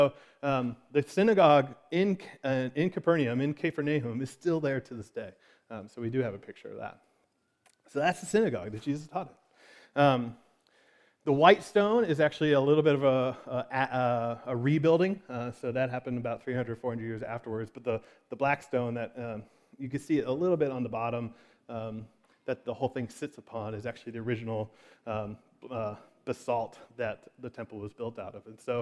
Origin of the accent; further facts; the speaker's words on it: Florida, United States; I grew up in South Florida, and one of my really good friends from school was a pretty Orthodox Jewish family.